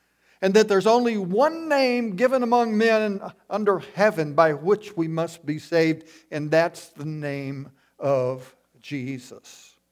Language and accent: English; Memphis, Tennessee, United States; born there; I grew up in church. I was born in Memphis, Tennessee, went to Bellevue Baptist Church with my parents